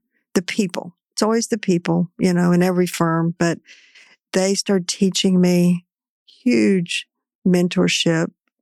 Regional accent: Sherman, Texas, United States; I'm from Sherman, Texas. Mm-hmm. I went to OU and then UT straight through to business school, and I needed a job.

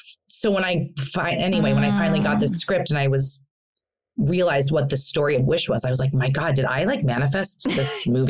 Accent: New York, United States; now in Los Angeles, United States; I hate LA. I'll never live in LA. I'm a New Yorker. I'm a theater girl.

